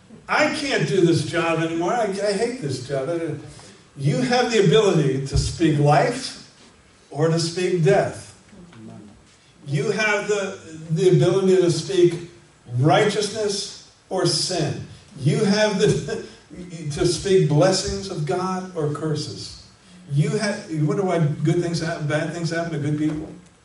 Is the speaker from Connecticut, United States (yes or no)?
yes; Connecticut, United States; And Lori and I grew up in the Connecticut area, and we used to go down to Mystic Harbor, see all the clipper ships.